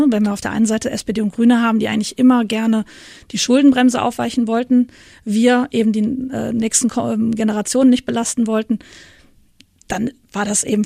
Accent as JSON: {"language": "German", "region": "Rhineland", "country": "Germany", "said": "als Rheinländerin sowieso"}